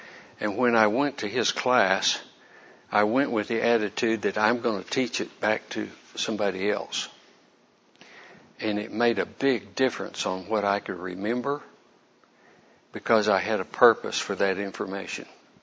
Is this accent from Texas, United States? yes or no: yes; Bedford, Texas, United States; I'm from Bedford, Texas. I am a retired clinical microbiologist.